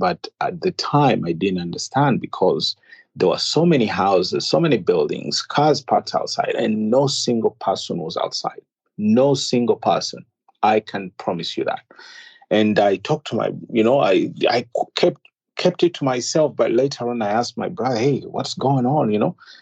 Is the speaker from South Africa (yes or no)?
no; Zambia; where the place I grew up in Zambia, we had our neighbors